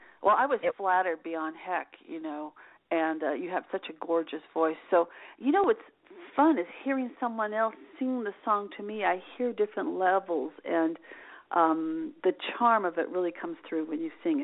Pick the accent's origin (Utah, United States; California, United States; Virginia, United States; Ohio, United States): California, United States; San Juan Capistrano; I was born and raised in San Juan Capistrano, which is a small town here in the just north of San Diego, about 60 miles, and it's ranch land.